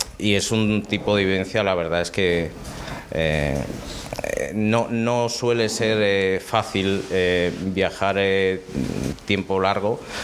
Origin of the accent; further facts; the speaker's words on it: Pontevedra, Galicia, Spain; obviamente Pontevedra, que es de donde soy